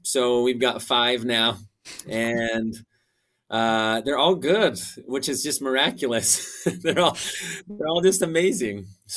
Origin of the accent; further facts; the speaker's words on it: Felt, Idaho, United States; So I grew up in Teton Valley, Idaho, a little town called Felt. And yeah, it's by Squirrel and Drummond.